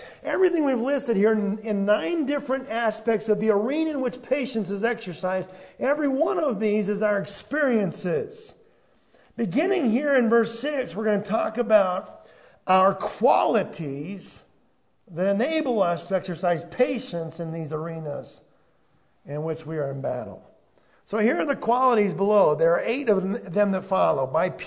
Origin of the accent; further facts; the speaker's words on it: United States; I do belong. I am an American.